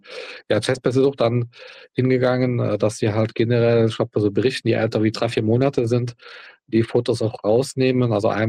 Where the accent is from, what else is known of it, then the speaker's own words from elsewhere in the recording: Eifel, Germany; Ich kannte hier bei uns im Ort, in der Eifel, wo ich aufgewachsen bin, gab es einen Fußballverein.